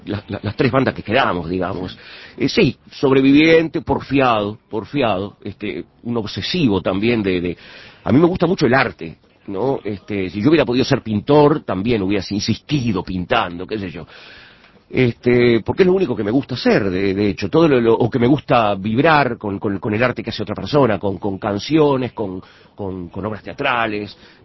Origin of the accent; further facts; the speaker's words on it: Montevideo, Uruguay; Hoy por hoy soy un montevideano que hace música